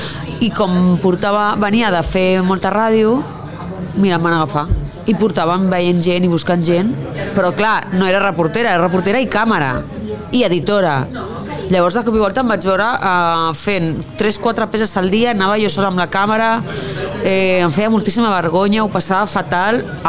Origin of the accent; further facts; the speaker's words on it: Barcelona, Catalonia, Spain; jo sóc de Nou Barris i era el que tenia més a prop